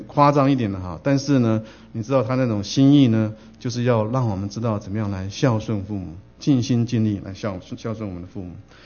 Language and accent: Chinese; China; 我们身为中国人哈，我们想我们在这样的一个教育当中、体系当中，我们都能够有深切的理解哈